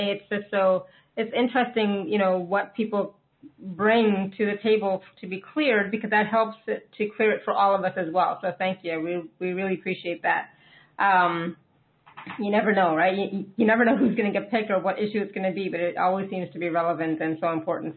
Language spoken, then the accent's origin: English; Canada; I'm soon leaving Canada, right? So, but I'm always going to be Canadian.